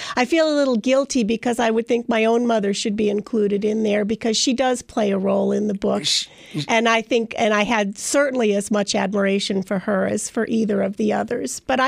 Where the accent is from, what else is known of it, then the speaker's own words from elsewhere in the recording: Ohio, United States; born there; Yes, I was born in Ohio.